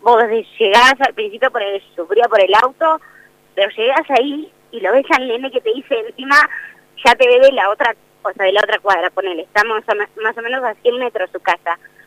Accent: Bahía Blanca, Buenos Aires Province, Argentina; Porque en sí yo soy de Bahía Blanca

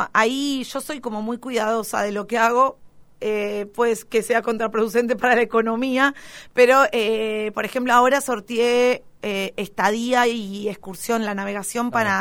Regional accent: La Plata, Buenos Aires Province, Argentina; Soy platense, nacida y criada, licenciada en comunicación, docente universitaria de la UNLP, de la UNAG y de la UNQ.

